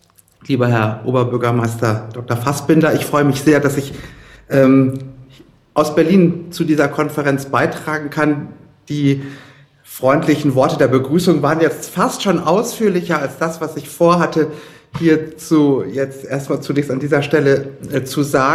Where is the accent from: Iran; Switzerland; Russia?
Iran; moved away; Ich habe selbst als Kind im Iran die Islamische Revolution erlebt. Ich war dort als noch Grundschüler, als die Revolution ausbrach.